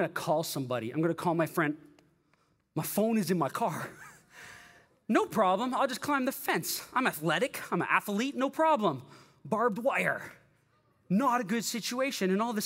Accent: Canada; Y'all Canadians, I'm Canadian too, but I lived there 8 years.

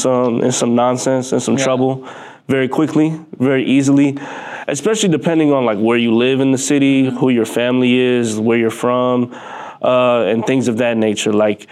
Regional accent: Waukegan, Illinois, United States; So yeah, I'm from Waukegan, Illinois, and I was raised mostly by like a combination of my grandparents and mother. I loved growing up in Waukegan, man.

